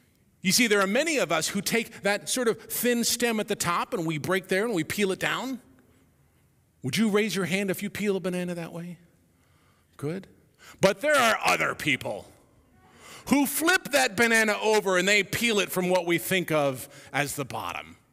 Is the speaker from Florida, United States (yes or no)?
yes; Florida, United States; born there; I was born in South Florida. That's what we did there too.